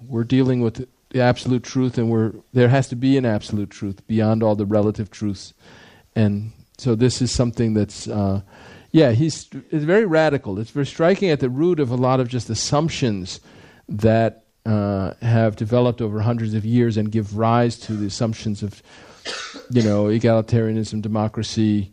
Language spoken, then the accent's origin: English; United States; when I was a kid growing up, at least as an American, the big conflict in the world was, you know, capitalism versus, you know, versus communism